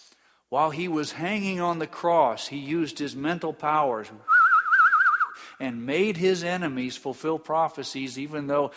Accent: Indianapolis, Indiana, United States; born there; I was born in Methodist Hospital in Indianapolis.

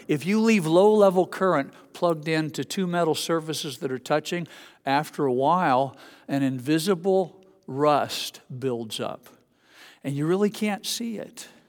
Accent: Indiana, United States; born there; I'm all for basketball. I was born in Indiana.

